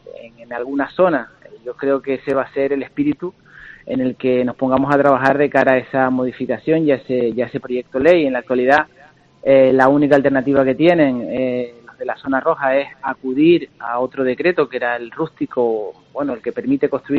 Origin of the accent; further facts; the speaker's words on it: Canary Islands, Spain; Yo soy de La Palma y conozco más o menos